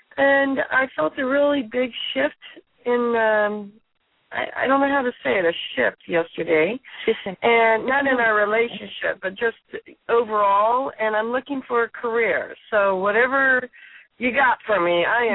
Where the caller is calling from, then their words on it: California, United States; I'm calling from California.